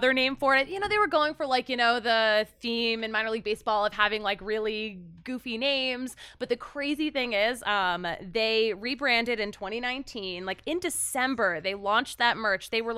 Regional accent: Philadelphia, Pennsylvania, United States; Listen, I grew up in Philly. It's where I became a sports fan.

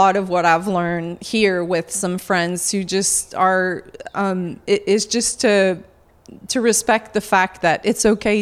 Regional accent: Canada; I think that French Canadian, period, are very strong-minded, opinionated.

